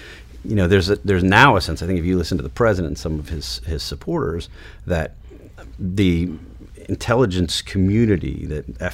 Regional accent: Wauwatosa, Wisconsin, United States; sitting at home in Wauwatosa, Wisconsin, my hometown

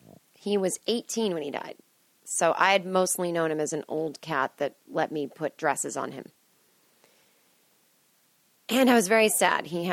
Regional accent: East Coast, United States; Yeah, I'm from the East Coast. I might go back this year.

